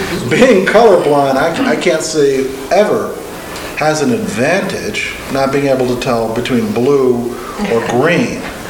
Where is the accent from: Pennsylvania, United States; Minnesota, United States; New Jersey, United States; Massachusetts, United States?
New Jersey, United States; Newark; I grew up in the Northeast, in Newark, New Jersey. On my block where I grew up, we had some African Americans from the South in the house next door to us.